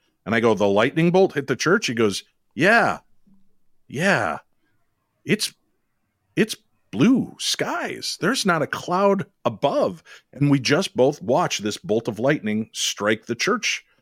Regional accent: Medina, Illinois, United States; I grew up in Medina, Illinois, couldn't be any more white bread town in any city in the world. But I grew up there, and we had a very haunted little ranch style house.

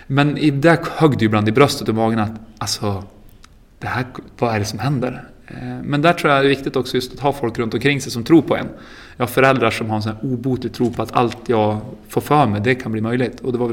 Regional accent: Örnsköldsvik, Västernorrland County, Sweden; also born or lived in Stockholm; jag var från Örnsköldsvik och jag hade ju varit i Stockholm ganska länge också.

